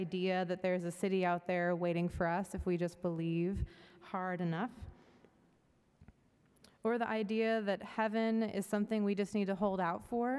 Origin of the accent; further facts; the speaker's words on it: Oakdale, California, United States; also born or lived in Modesto; I grew up in the San Joaquin Valley in Northern California on 4 acres outside of a small town called Oakdale. And right before I started middle school, my family moved out there from a large suburb called Modesto, where most of my extended family lived.